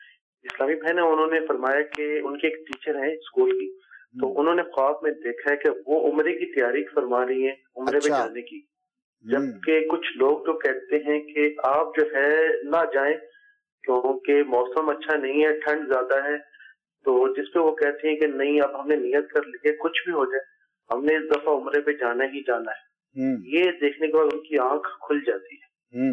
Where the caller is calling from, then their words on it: Rawalpindi, Punjab, Pakistan; بات کر رہا ہوں راولپنڈی شہر سے.